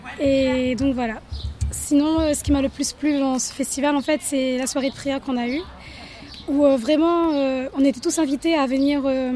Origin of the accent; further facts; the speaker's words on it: Sainte-Suzanne, Réunion; je viens de Sainte-Suzanne, j'ai 18 ans aujourd'hui.